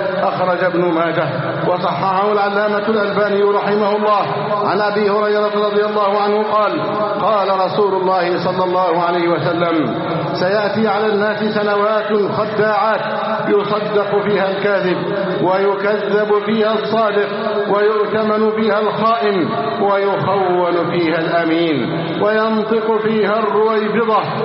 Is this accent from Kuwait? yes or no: no; Egypt